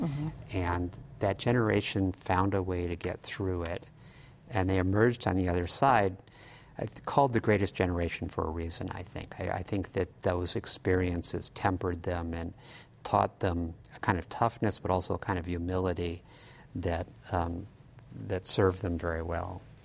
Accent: California, United States; I had a really nice family. I grew up in the Bay Area. My father worked in the flower business in San Francisco.

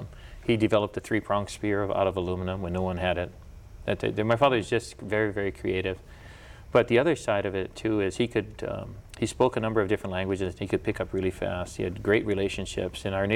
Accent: Kailua, Hawaii, United States; In the days when I was growing up in Kailua, not too many men were dancing anywhere

